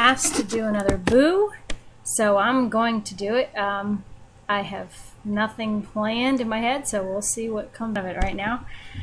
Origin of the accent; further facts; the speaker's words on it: Maryland, United States; I grew up in Maryland and I was a lifeguard.